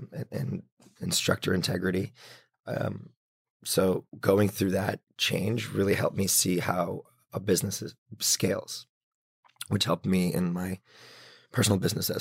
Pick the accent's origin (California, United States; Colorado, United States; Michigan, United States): California, United States; Los Angeles; I'm from Los Angeles, and SoulCycle kind of invited me to New York to do training.